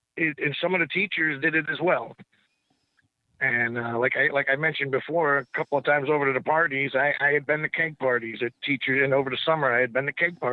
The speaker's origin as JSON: {"language": "English", "town": "Poughkeepsie", "region": "New York", "country": "United States", "tie": "born or raised there", "also_born_or_lived": "Buffalo, United States", "said": "Well, I was born in Buffalo, New York, and that's where all of my relatives are, on my both sides of the family. And for some reason, my father decided to move us to Poughkeepsie, New York. And that's where I grew up, in that area."}